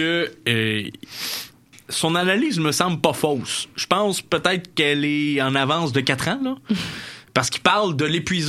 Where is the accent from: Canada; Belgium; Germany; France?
Canada; Quebec; En tant que Québécois, homme blanc, là, par exemple, là, cisgenre